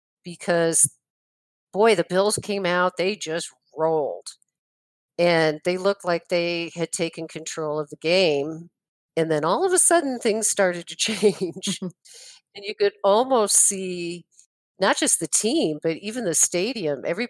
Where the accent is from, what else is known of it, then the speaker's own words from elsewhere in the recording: New York, United States; I don't think I ever remember it being that hot at this time of year when I grew up in Western New York